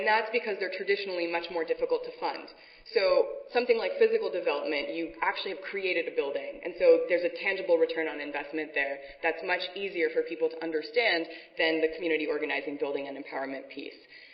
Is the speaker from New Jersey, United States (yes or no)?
no; California, United States; It's cold there. I'm from California.